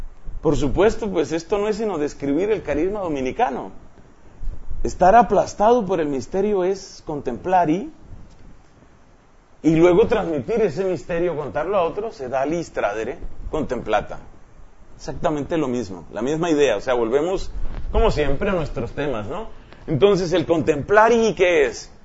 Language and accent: Spanish; Colombia; luego estuvo en la costa atlántica, de mi país, o sea, hacia el norte